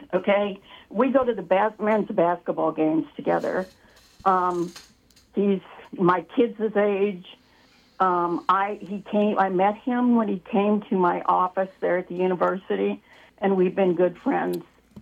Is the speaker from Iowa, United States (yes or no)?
yes; Davenport, Iowa, United States; Hi, I'm from Davenport.